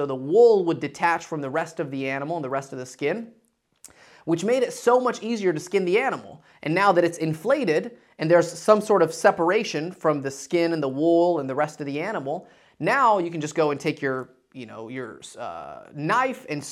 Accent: Dalton, Georgia, United States; So very fun times growing up in Dalton, Georgia.

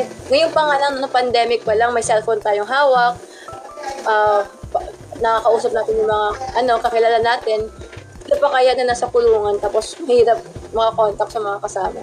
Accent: Eastern Visayas, Philippines; Tagalog is a second language; Actually, very conscious ako sa Tagalog ko kasi hindi ako Tagalog. Waray, talagang family.

